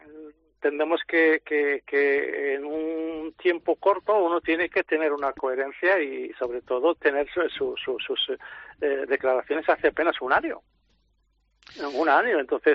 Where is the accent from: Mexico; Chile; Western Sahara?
Western Sahara; Nosotros, como pueblo saharaui, tenemos algo claro.